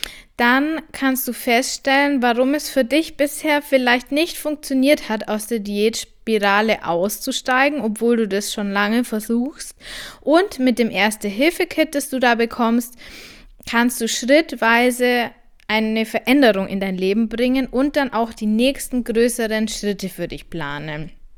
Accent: Bavaria, Germany; wie man bei uns in Bayern sagt

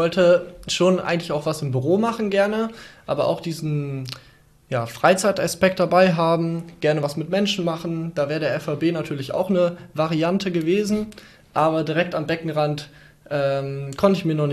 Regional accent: Dorsten, North Rhine-Westphalia, Germany; Genau, also ich komme ja aus Dorsten

